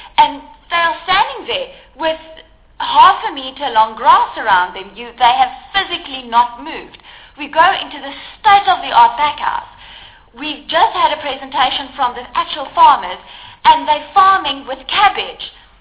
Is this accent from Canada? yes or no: no; Free State, South Africa; I come from the Free State.